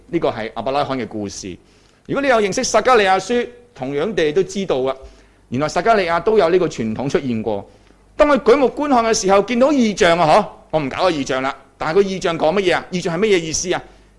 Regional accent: Hong Kong; 原来我们香港人不是很明白的，

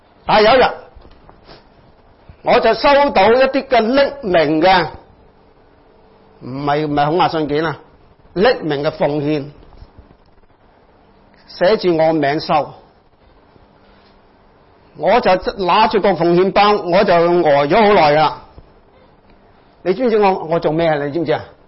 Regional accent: China; 作為我們中國人只是講受者弱那種心理關係

